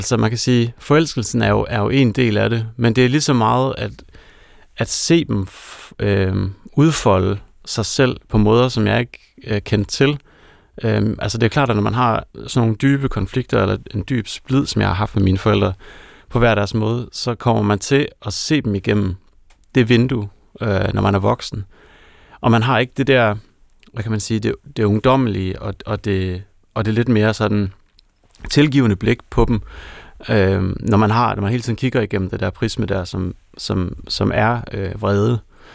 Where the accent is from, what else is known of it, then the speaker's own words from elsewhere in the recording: Hanstholm, North Denmark Region, Denmark; en form for dystopisk version af Thy og Hanstholm, hvor jeg er vokset op.